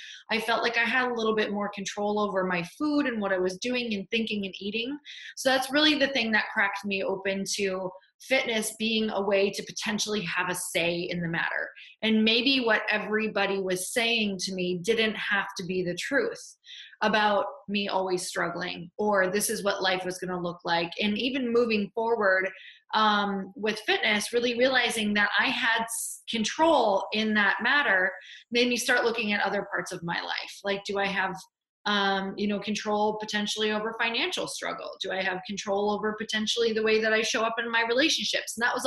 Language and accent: English; Michigan, United States; I am from a really small town. So I'm from Upper Michigan, which the closest thing that place that you would actually call a city was about 3 hours away